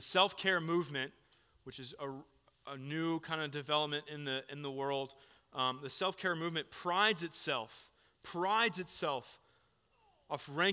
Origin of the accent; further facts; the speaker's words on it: Florida, United States; Growing up in Florida, the beach was an enduring summer pastime. We would go each and every summer.